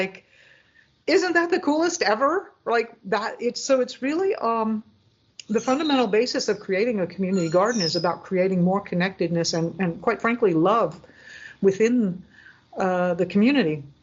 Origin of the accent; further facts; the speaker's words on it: Florida, United States; I love the tropics. I grew up in South Florida, so heat and humidity and insects and all that, or I'm comfortable with hurricanes, right?